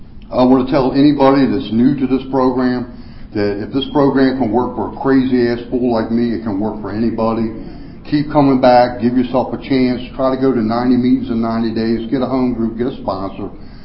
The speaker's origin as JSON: {"language": "English", "town": "Waldorf", "region": "Maryland", "country": "United States", "tie": "born or raised there", "said": "or maybe down in my hometown, Tri-County and Waldorf."}